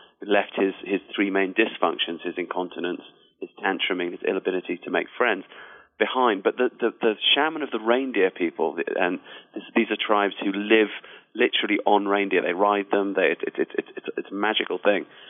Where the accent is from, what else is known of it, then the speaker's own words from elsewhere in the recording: England, United Kingdom; born there; But my family is African. I was born in England, but my mother is from South Africa. My father is from Zimbabwe.